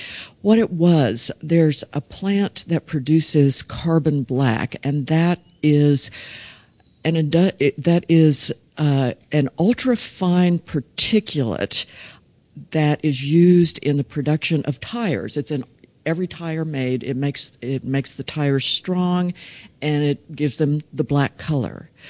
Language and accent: English; Oklahoma, United States; moved away; I grew up in Oklahoma. I left for 25 years and then came back to work on a book about Indian country.